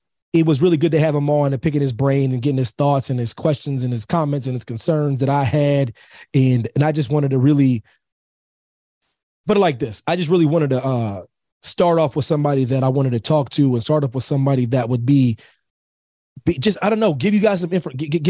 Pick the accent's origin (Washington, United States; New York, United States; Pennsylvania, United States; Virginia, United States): Pennsylvania, United States; Pennsylvania is my home state, military kid and whatnot, but Pennsylvania is my home for various reasons